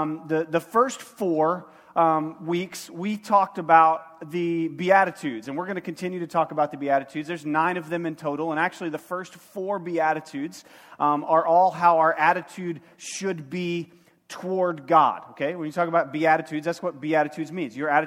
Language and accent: English; United States; as an American, mercy is just not a trait that we long for.